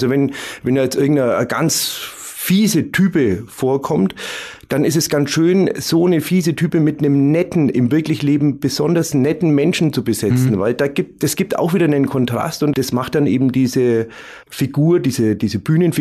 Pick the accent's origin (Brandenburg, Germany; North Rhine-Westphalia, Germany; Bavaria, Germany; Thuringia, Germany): Bavaria, Germany; accent: Franconian; wenn dann eine andere Mundart oder Hochsprache kontrastiert mit unserem fränkischen Dialekt, dann kommt er noch knackiger raus.